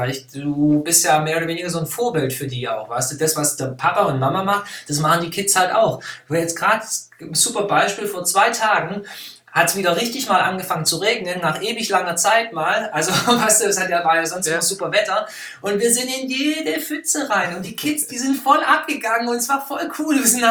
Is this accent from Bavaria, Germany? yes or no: no; Stuttgart, Baden-Württemberg, Germany; ich komme ja hier aus dem Raum Stuttgart